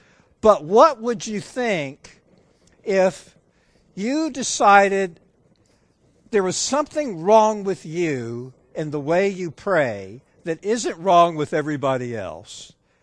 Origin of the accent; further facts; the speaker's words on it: Chicago, Illinois, United States; Or this response from a church in my hometown of Chicago.